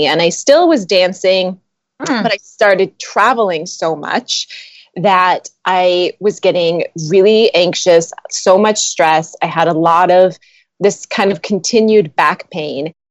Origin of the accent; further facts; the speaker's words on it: North Dakota, United States; I grew up in North Dakota. My parents both had really stable jobs.